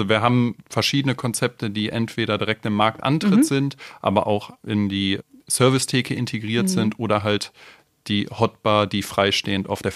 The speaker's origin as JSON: {"language": "German", "town": "Dormagen", "region": "North Rhine-Westphalia", "country": "Germany", "said": "Ich komme aus dem schönen Dormagen, gelegen zwischen Köln und Düsseldorf, also genau in der Mitte oder relativ in der Mitte. Bin 31 Jahre alt"}